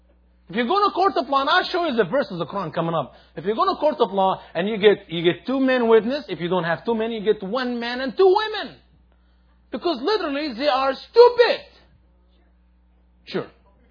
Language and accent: English; Upper Egypt, Egypt; Revenge in Islam is exactly what's happening in my home country, Egypt, and Upper Egypt.